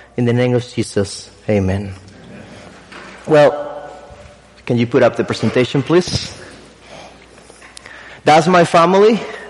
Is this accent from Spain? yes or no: yes; Spain; English is a second language; as you can tell already by my accent, I'm not from the States. I'm truly a Spaniard.